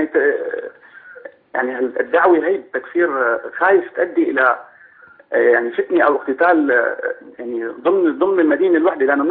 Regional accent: Latakia, Latakia Governorate, Syria; أنا مسلم سني من اللاذقية.

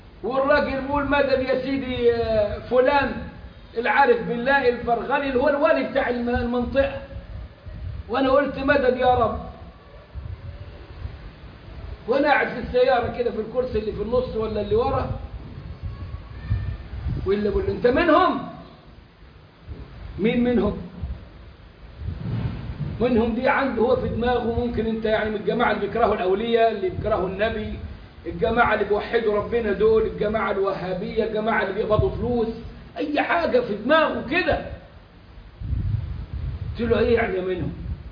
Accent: Egypt; بس عندهم عندنا احنا في مصر كتير قوي، واخدهم محافظة محافظة

